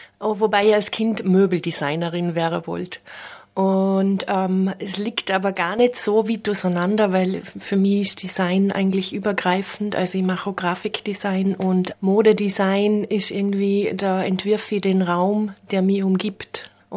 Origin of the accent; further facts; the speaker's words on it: Bregenz, Vorarlberg, Austria; also born or lived in Vienna; now in Feldkirch, Austria; Ich bin gebürtige Bregenzerin. Zwischendurch war ich 10 Jahre in Wien und bin jetzt in Feldkirch gelandet